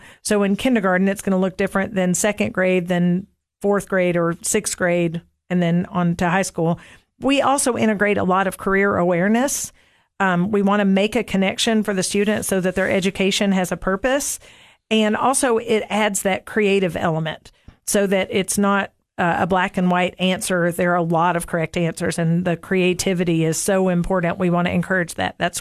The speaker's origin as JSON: {"language": "English", "town": "Cookeville", "region": "Tennessee", "country": "United States", "tie": "born or raised there", "said": "Yes. I grew up in Cookeville. I went to the original campus school until second grade, and then third grade went to Northeast and then Cookeville Junior High, and was a graduate of Cookeville High School"}